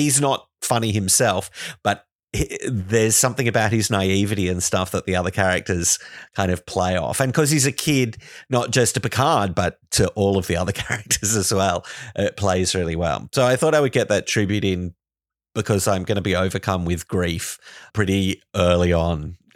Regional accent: Australia; it's weird as an Australian hearing an Australian accent on genre TV

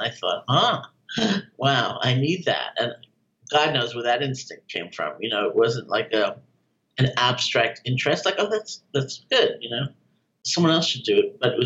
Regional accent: New York City, New York, United States; I was 18 years old. I grew up in New York City. I was going to college in Buffalo.

